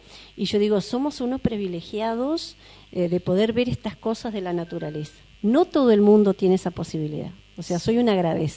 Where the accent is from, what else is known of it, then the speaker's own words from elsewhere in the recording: Pastor Brito, Argentina; Pero bueno, yo amo mi pueblo, yo crecí ahí